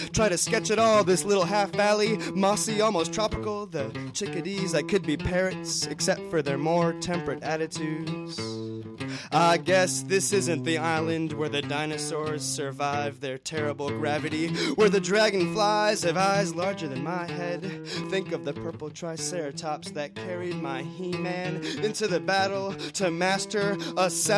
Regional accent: Cleveland, Ohio, United States; now in San Francisco, United States; I'm from Cleveland, and the flute player that you heard, Greg Patillo, he's from out there

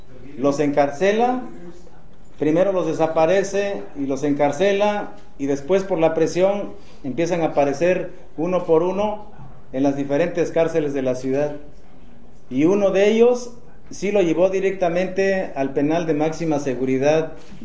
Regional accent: Oaxaca, Mexico; now in United States; no solamente en Oaxaca. Nosotros como magisterio oaxaqueño somos la parte muy importante

